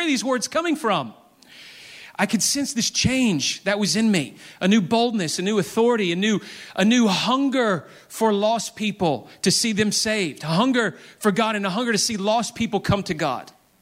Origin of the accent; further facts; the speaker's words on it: Memphis, Tennessee, United States; I grew up in Memphis. I lived there 25 years and never once visited Graceland.